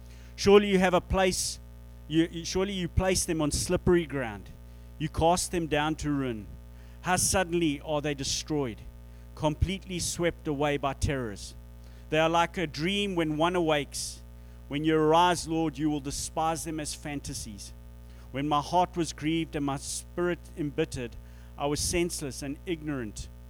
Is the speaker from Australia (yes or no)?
no; Canada; growing up in Canada, it's not something you see all that often.